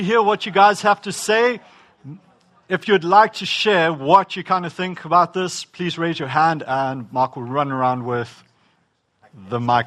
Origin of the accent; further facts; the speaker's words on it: South Africa; I am going to be blunt. Okay, it's part of my culture. As a South African, it's what we do.